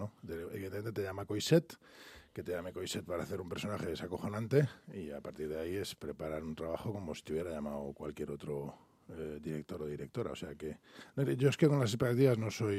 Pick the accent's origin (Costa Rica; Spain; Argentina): Spain; Guadarrama, Community of Madrid; Yo vivo, de hecho, mi casa pertenece a Guadarrama, ya. Yo vivo, es mi pueblo, es el pueblo en el que crecí en el 76